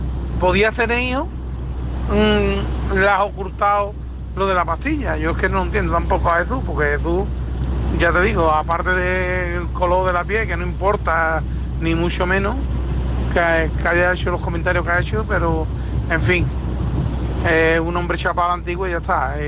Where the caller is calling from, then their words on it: Seville, Andalusia, Spain; aquí de Sevilla. El camionero en ruta.